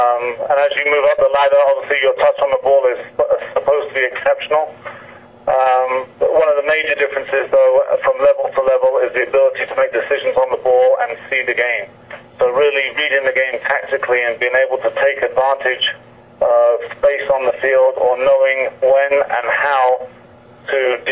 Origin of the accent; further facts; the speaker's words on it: England, United Kingdom; now in United States; Originally, obviously, growing up in England, everyone is mad about the sport of soccer, or football, as we call it. I originally came over to the States just on a holiday